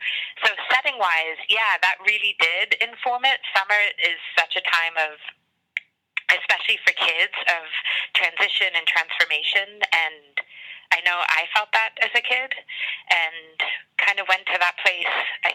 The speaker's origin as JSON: {"language": "English", "region": "England", "country": "United Kingdom", "tie": "born or raised there", "said": "I grew up in England and my mother's sister is from upstate New York, and we would go to New York every summer"}